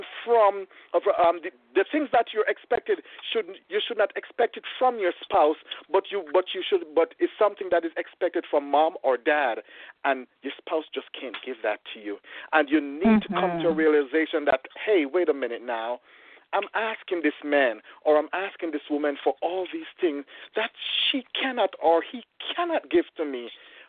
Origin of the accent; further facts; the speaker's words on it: Jamaica; I'm from Jamaica.